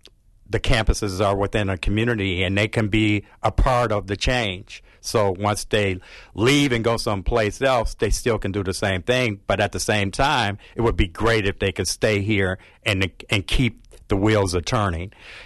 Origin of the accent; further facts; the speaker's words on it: Milwaukee, Wisconsin, United States; now in La Crosse, United States; and I'm originally from Milwaukee, but I've been gone for quite a long time living in La Crosse.